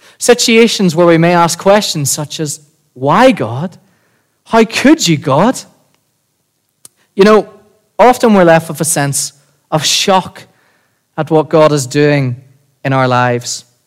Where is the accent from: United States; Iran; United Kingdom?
United Kingdom; Bangor; I'm from Bangor, as you know. Been born and bred here all my life.